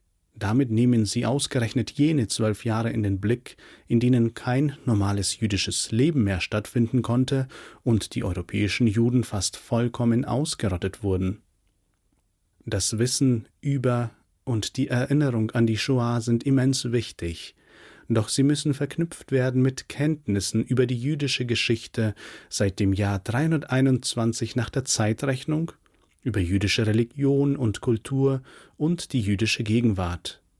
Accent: Bavaria, Germany; Ebenso gibt es in meiner Heimat Franken viele restaurierte Synagogen

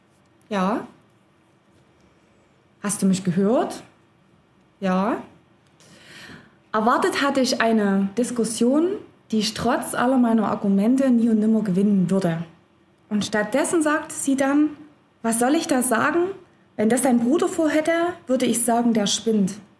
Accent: Zwönitz, Saxony, Germany; Ich komme aus Zwönitz, aus dem Erzgebirge und ich bin ein echtes Ostkind. Ich komme aus keiner Missionarsfamilie, ganz im Gegenteil aus so einer typischen DDR-Standardfamilie.

